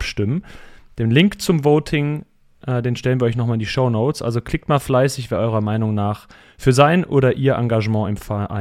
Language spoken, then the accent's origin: German; Cologne, North Rhine-Westphalia, Germany; wir sind bei den Köln groß geworden